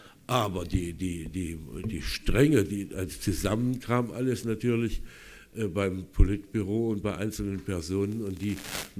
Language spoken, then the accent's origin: German; Germany; Ich bin in der DDR aufgewachsen, fühle mich heute als Thüringer, fühle mich als Deutscher, ich fühle mich als Europäer, am liebsten fühle ich mich als Weltbürger.